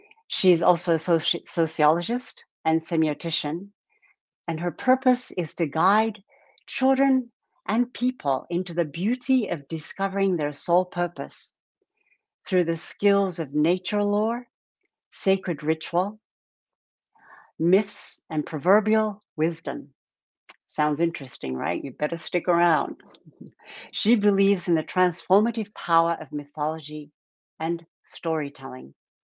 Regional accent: Japan; also born or lived in Australia / United States / France; I am a priestess of Avalon, priestess of Goddess, but I originally come from Japan, and I grew up partially in Japan and then in Australia, the United States, France. So I'm kind of a nomad.

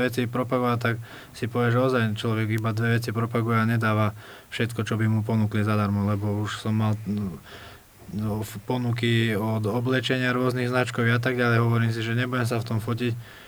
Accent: Serbia; now in Croatia; ja tým, že vlastne pochádzam zo Srbska a som z Balkánu a teraz, keď som sa presťahol do Chorvátska kvôli tomu športu

